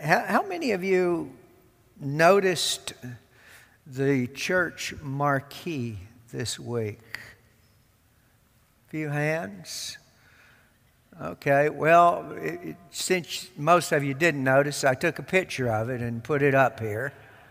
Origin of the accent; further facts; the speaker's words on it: the South, United States; accent: southern; this new phone needs to be trained to my southern accent